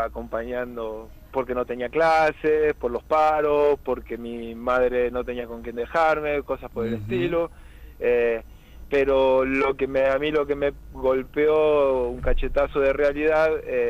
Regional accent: Salta, Argentina; soy veterinario, soy de acá de Salta, bueno, trabajo acá

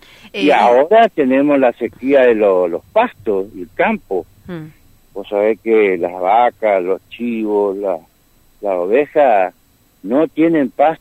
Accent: Chaco, Argentina; nosotros acá, que yo soy de parte de la Sargento Cabral, sí.

